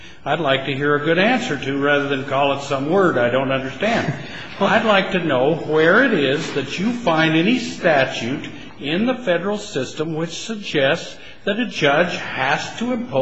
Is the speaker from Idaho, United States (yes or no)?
yes; Idaho, United States; I'm just from Idaho. I don't understand all these big California terms, I guess.